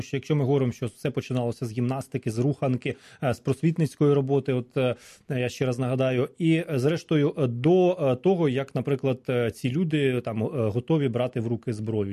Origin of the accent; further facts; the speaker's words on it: Bila Tserkva, Kyiv Oblast, Ukraine; От я сам родом з Білої Церкви